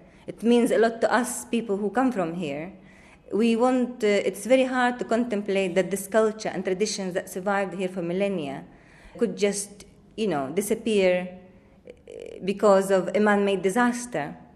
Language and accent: English; Bethlehem, West Bank, Palestine; also born or lived in United Kingdom; I am from Bethlehem. I spent a lot of time living in Britain and making documentary films.